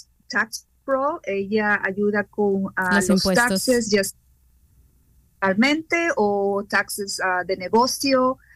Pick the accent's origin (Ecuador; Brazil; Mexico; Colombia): Ecuador; now in Dutchess County, United States; Yo soy de Ecuador.